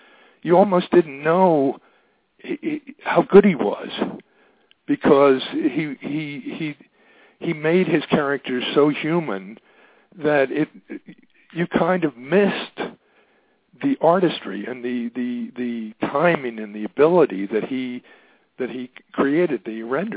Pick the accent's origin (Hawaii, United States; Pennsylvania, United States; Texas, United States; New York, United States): Pennsylvania, United States; Philadelphia; I'm a Philadelphian. I'm born and raised. Went to Villanova.